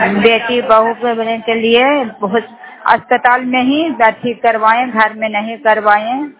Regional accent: Karawala, Bihar, India; घर सत्यक मकरौदा पंचायत करावला जिला नालंदा से बोल रही हूँ।

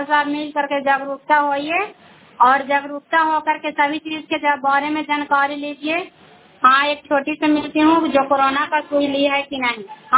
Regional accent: Bihar, India; मैं कराई ब्लॉक से बिलोंग करती हूँ। रसालपुर गांव में आई हुई हूँ

